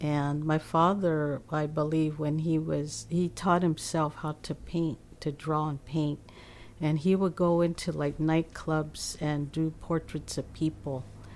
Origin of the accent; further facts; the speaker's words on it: Oakland, California, United States; I was born in Berkeley, California. However, I was raised in Oakland.